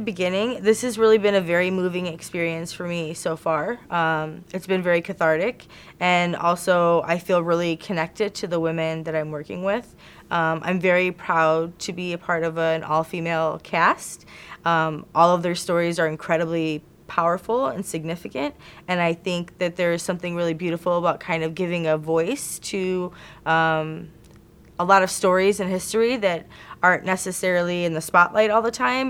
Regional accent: Dearborn, Michigan, United States; Sure, so I grew up in Dearborn. I went to Dearborn Public Schools. I attended Fortson High School.

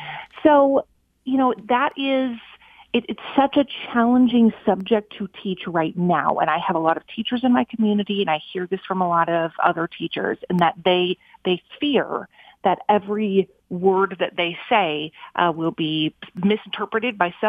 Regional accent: Minnesota, United States; I wanted to move back to my hometown in Minnesota

